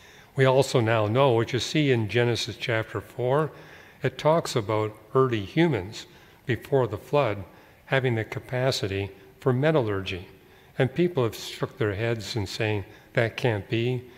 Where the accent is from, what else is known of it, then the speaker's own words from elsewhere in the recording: Canada; I remember growing up in Canada